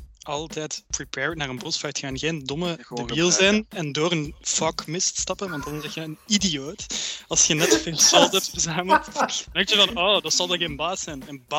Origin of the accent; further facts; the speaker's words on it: Flanders, Belgium; ik ben een echte Vlaming